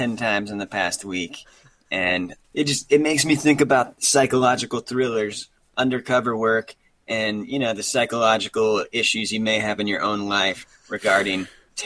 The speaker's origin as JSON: {"language": "English", "region": "Kansas", "country": "United States", "said": "I think it's because I came from Kansas, but that song's terrific as well."}